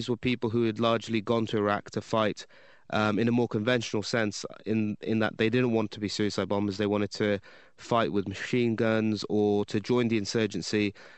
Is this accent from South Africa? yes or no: no; Birmingham, West Midlands, United Kingdom; Yeah, I'm originally from Birmingham.